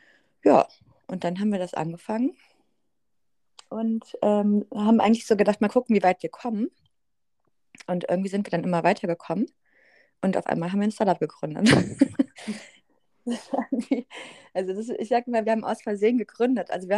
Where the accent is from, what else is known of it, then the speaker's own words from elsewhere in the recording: North Rhine-Westphalia, Germany; also ich komme aus dem Rheinland, die war halt in Hamburg auch schon länger